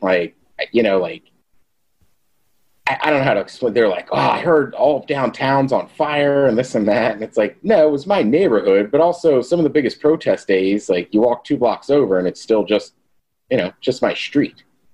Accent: College Park, Maryland, United States; I grew up in College Park

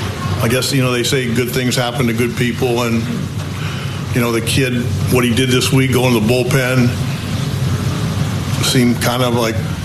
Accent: Pittsburgh, Pennsylvania, United States; And I grew up in Pittsburgh, you know, watching him.

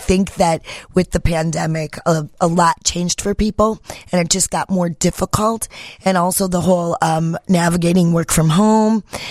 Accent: Rolling Meadows, Illinois, United States; yes, actually, I grew up in Rolling Meadows. But the racetrack was in my backyard when we had the racetrack.

